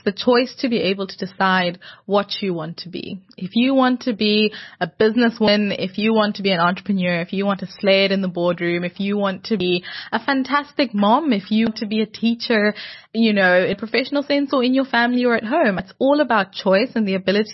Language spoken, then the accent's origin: English; Zimbabwe; I'm Zimbabwean. Oh, Zimbabwe. I'm born and bred in Zimbabwe. Yes. Proud Zimbabwean.